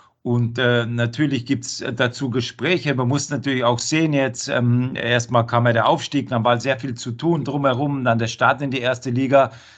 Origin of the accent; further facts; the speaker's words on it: Bavaria, Germany; now in Frankfurt, Germany; Wo ich herkomme, in Bayern immer viel